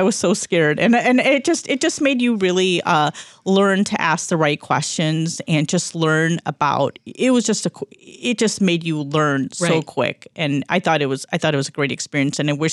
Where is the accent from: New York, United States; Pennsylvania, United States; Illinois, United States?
Illinois, United States; Chicago; And I'm from the Chicago area, and I realized I didn't know half of what is out there in the city.